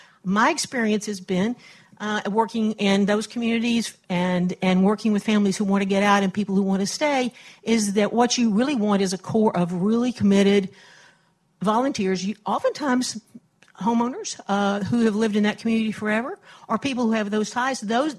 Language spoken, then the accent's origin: English; Dallas, Texas, United States; from Dallas.